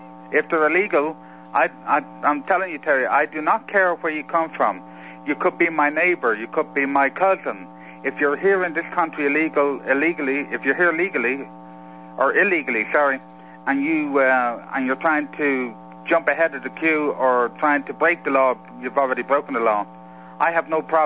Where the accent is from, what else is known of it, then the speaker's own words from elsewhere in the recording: Ireland; now in United States; I'm an American. I'm proud to be Irish, but I'm damn proud to be an American.